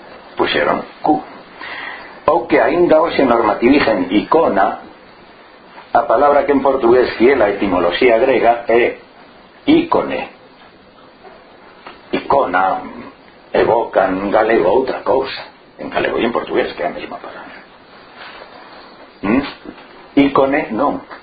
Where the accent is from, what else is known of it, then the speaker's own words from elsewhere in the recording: Valladolid, Castile and León, Spain; A miña, porque son de Valladolid.